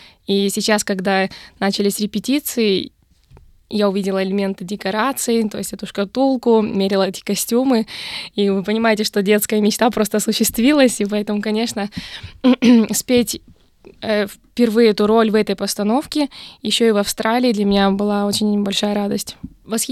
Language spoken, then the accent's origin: Russian; Kazakhstan; born there; also born or lived in Italy; я родилась в Казахстане, но мои корни из России, то есть все мои родственники и мои предки.